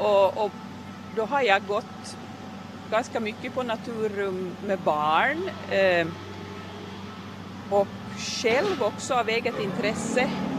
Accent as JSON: {"language": "Swedish", "town": "Ekenäs", "region": "Uusimaa", "country": "Finland", "tie": "born or raised there", "said": "det är ju det att jag är uppvuxen i Ekenäs"}